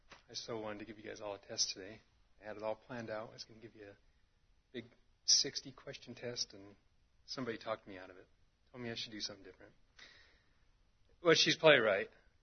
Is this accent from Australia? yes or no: no; Montana, United States; I was raised in Montana, very non-Christian society, I guess you could say. It was a small mining town, maybe 25,000 people.